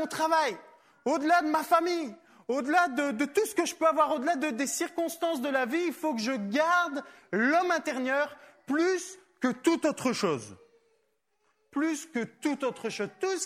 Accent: France; je suis français, je ne peux pas aller plus loin

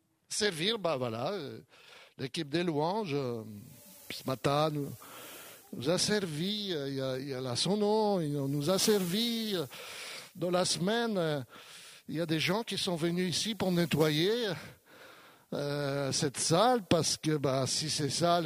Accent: France; Chez nous, en France, l'Église est séparée donc de l'État depuis 1905.

